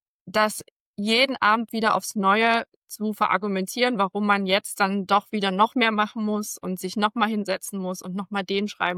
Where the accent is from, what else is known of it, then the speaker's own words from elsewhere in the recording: Saxony, Germany; Ich bin 40 Jahre alt. Ich komme aus der Nähe von Dresden. Auf einer ländlichen Gegend hier wohne ich mit meiner Familie, wo sich Fuchs und Hase guten Nacht sagen.